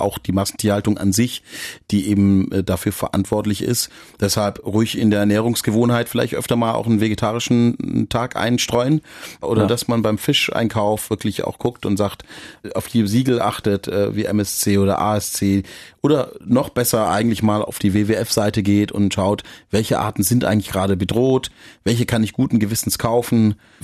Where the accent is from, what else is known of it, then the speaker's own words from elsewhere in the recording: Baden-Württemberg, Germany; accent: Swabian; Und natürlich bin ich eher mit Spätzle in Maultaschen und Burberspitzle aufgewachsen.